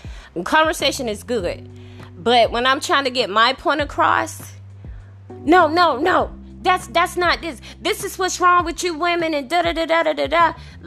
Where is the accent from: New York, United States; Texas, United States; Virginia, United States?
Virginia, United States; In Washington, I have family that lives in Virginia because that's my hometown.